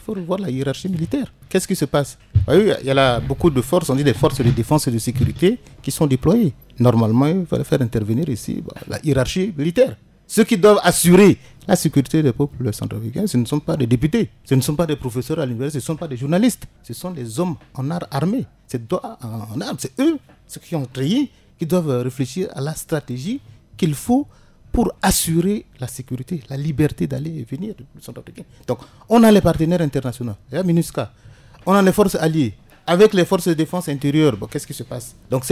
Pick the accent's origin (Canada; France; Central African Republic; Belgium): Central African Republic; Je vais m'avoir celle des députés de la nation qui l'ont exprimé tout à l'heure en tant que centrafricain.